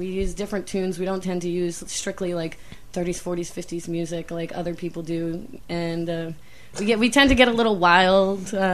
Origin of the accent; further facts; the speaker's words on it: New Jersey, United States; you know, Jersey needs its own thing. It needs its own thing that's like, we are from Jersey, and it's very obvious we are from Jersey, and we're just doing it our way.